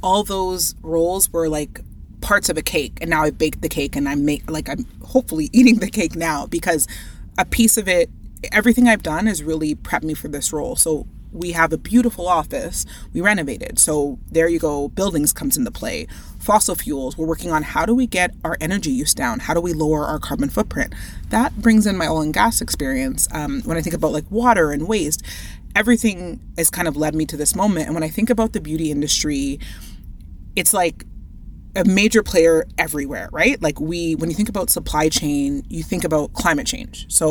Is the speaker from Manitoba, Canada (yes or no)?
yes; Winnipeg, Manitoba, Canada; I grew up in Winnipeg, Manitoba